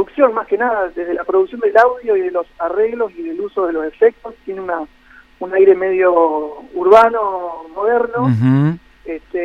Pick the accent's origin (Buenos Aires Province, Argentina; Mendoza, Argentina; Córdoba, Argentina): Córdoba, Argentina; now in Buenos Aires, Argentina; yo soy de Córdoba.